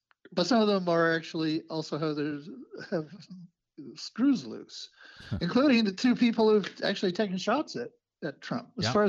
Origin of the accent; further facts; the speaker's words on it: Idaho, United States; I grew up in Southern Idaho